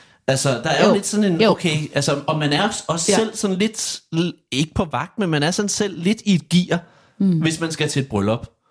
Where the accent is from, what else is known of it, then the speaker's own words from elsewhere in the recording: Greve, Zealand, Denmark; Ja, fra Greve, ja.